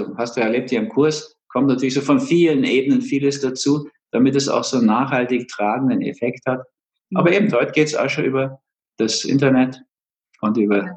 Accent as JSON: {"language": "German", "region": "Berlin", "country": "Germany", "tie": "born there", "said": "in den schönsten Teil von Berlin, dieses kleine Venedig da, Demritsee und so, Köpenick, wo ich geboren bin."}